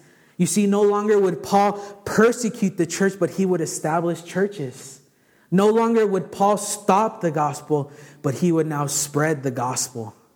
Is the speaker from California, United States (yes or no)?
yes; California, United States; For those who don't know me … I'm from California, and I came out last fall along with another intern